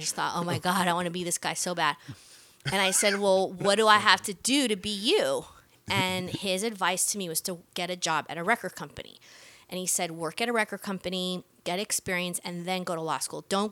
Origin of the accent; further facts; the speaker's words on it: Costa Rica; now in United States; I was actually born and raised in Costa Rica, and my grandfather was a Supreme Court justice there.